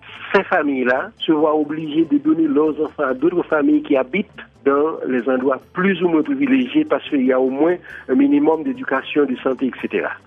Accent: Haiti; On est des Haïtiens, on connaît la réalité, on sait comment parler aux gens

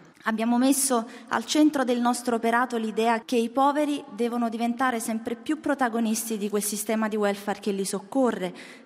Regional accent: Southern Italy, Italy; Noi siamo del Sud, come lei. Ci funziona prima il cuore e poi la testa.

